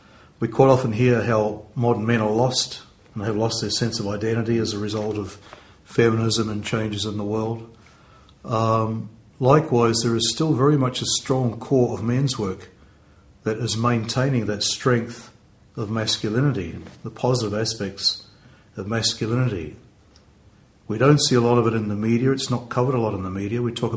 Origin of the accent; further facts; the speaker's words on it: New Zealand; growing up in New Zealand around a very strong Maori culture, and I grew up around these very strong, powerful Maori men